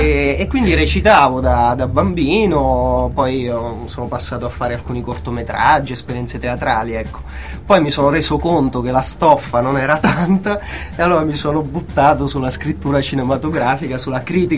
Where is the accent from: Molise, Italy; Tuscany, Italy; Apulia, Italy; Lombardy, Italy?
Molise, Italy; E innanzitutto sono molisano